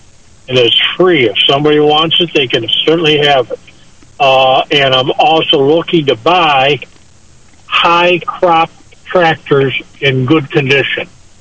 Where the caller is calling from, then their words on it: Warsaw, New York, United States; Yes, I'm from Warsaw, and I have for free a three-wheel scooter.